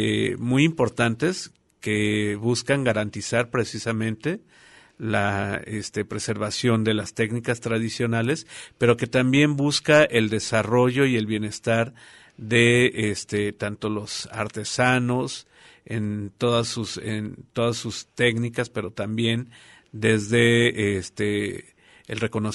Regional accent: Mexico; este capital cultural que nos da origen y sentido de pertenencia a todos como mexicanos, ¿no?

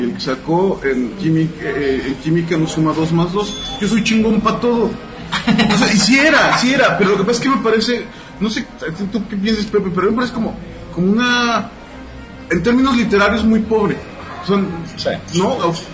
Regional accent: Mexico City, Mexico; yo siendo chilango en cuatro generaciones, ya no.

